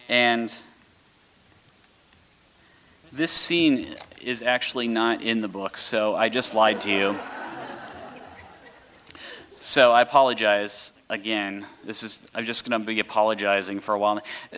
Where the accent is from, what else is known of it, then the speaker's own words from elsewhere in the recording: Kentucky, United States; Again, I'm from Kentucky. I'm just like, y'all got stuff out here, like traffic and water.